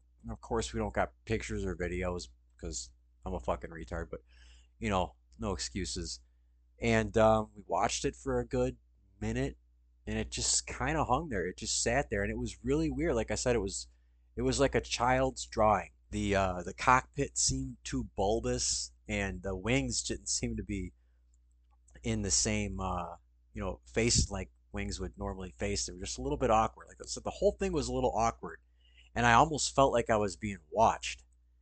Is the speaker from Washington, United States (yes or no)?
no; Wisconsin, United States; accent: Wisconsin; As you can tell, my grating Wisconsin accent is a bit more nasally.